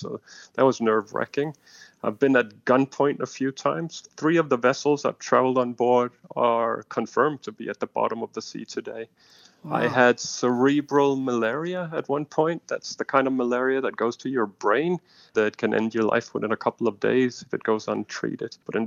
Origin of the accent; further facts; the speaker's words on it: Denmark; first language Danish; English is a second language; I'm very, very happy to be home amongst friends and family and speaking my native tongue and being able to drink an ice-cold glass of Danish milk.